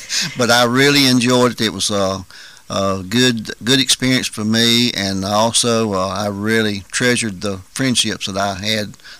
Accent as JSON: {"language": "English", "town": "Roebuck", "region": "South Carolina", "country": "United States", "said": "I'm originally from Spartanburg, a little dinky town called Roebuck."}